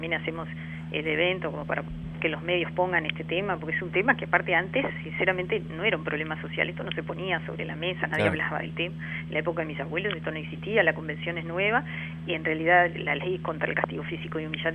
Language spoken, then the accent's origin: Spanish; Uruguay; nosotros somos uruguayos